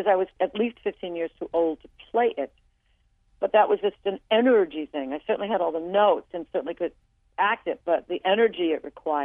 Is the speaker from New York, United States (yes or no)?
yes; Long Island, New York, United States; When I was growing up on Long Island, it was very rural. It was a fishing village.